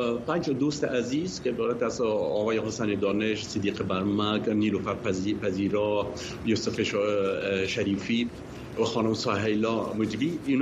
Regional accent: Afghanistan; moved away as an adult; با سن 20 سالگی از افغانستان آمدم بیرون

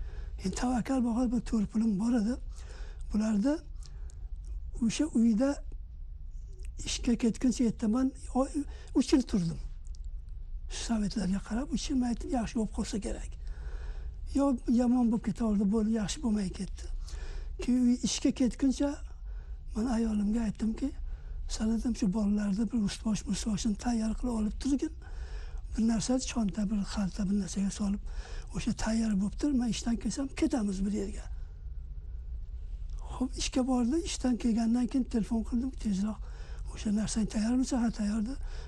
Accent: Takhar, Afghanistan; now in United States; Aslan men 1941-yilda Afg'onistonda Anhoy shahrining bir qishlog'ida dunyoga keldim. Ularda 1-chi, 2-chi, 3-chi sinfda o'qidim. Undan keyin bizda Kobulga kelib qoldik.

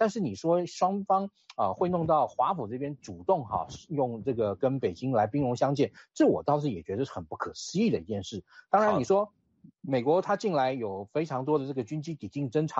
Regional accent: Taiwan

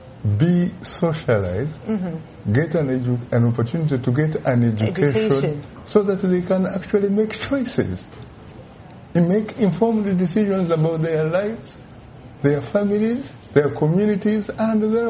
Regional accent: Uganda; I come from Uganda in East Africa.

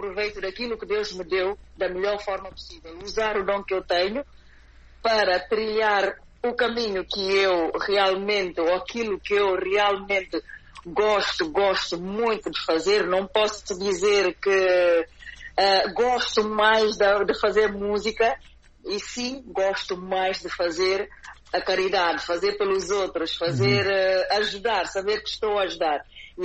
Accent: Guinea-Bissau; Somos guineenses.

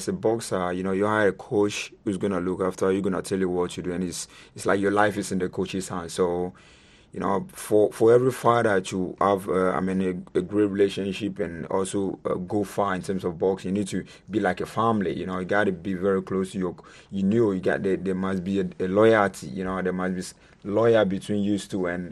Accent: Accra, Greater Accra, Ghana; I fight for Ghana. I fight for my people because I grew up in Bukom, you know, the area, and I've got the passion.

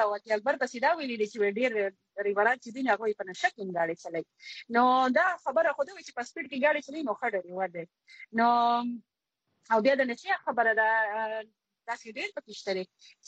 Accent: Karachi, Sindh, Pakistan; زه خو په کراچۍ کې پیدا لوي شو

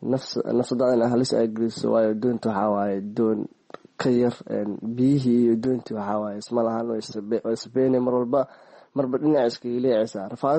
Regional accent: Jowhar, Middle Shabelle, Somalia; born there; inkastoo aan Jawhar jeclahay inay tahay magaaladii aan ku dhashay

